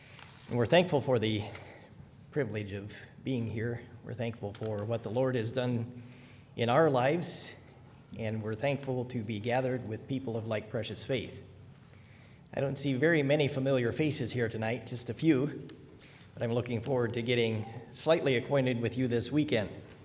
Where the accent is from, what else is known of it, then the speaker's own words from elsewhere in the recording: Wisconsin, United States; also born or lived in Alaska; In Alaska, we had a cabinet shop. My dad had a cabinet shop as I grew up in Wisconsin.